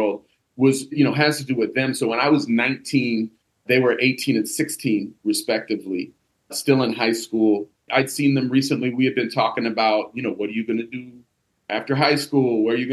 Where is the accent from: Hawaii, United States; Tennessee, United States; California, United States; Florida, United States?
California, United States; also born or lived in Oakland; I grew up in Humboldt County, which is northern California, behind the Redwood Curtain, as we say.